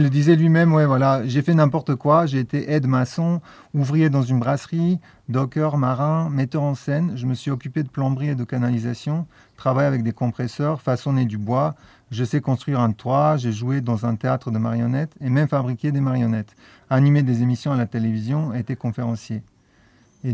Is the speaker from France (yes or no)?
no; Vojvodina, Serbia; moi, je viens du Serbie du Nord. Du coup, dans ma famille, ma mère, je pense qu'ils sont arrivés, sa famille, la famille de mes grands-parents maternels, ils sont arrivés de Croatie